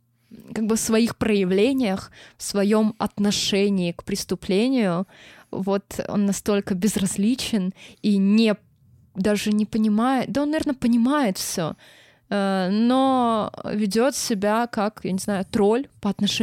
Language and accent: Russian; Pechora, Komi Republic, Russia; То же самое, все шутки про Печору могут быть озвучены мной в этой комнате, потому что это мой родной город